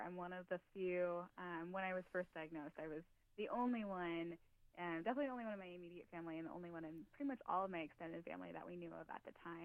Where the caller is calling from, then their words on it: Chicago, Illinois, United States; I am calling you guys in from Chicago, Illinois.